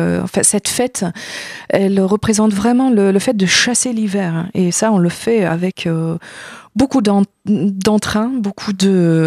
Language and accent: French; Harz, Germany; ma ville natale se situe, disons, au contrefort nord du Harz. Donc c'est une région pleine de légendes, pleine de nature sauvage, et qui se réveille au printemps.